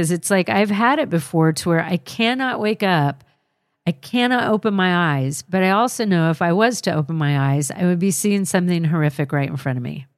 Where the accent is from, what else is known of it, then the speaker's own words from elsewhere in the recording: Huntington, West Virginia, United States; I'm from Huntington, West Virginia.